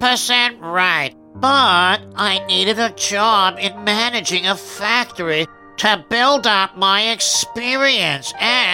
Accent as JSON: {"language": "English", "region": "New York", "country": "United States", "tie": "born or raised there", "said": "I quit my job and headed back to my hometown, New York."}